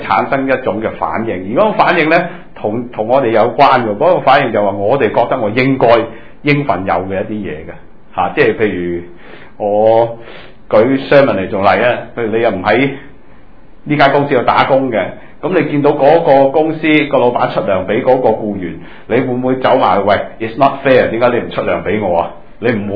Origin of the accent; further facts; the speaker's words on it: China; 咁我系黑色头发啦，即系我系中国人啦